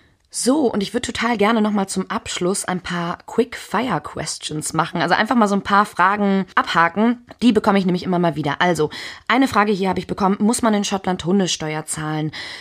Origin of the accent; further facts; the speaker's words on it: Chile; also born or lived in Germany; Ich bin zwar in Deutschland geboren, aber schon relativ früh nach Chile ausgewandert mit meiner Familie.